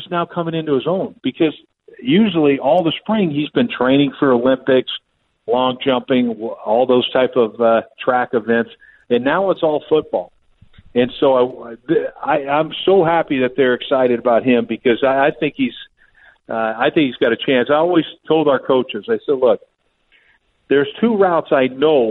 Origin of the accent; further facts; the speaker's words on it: Ireland; I'm Irish, dude. I cry all the time.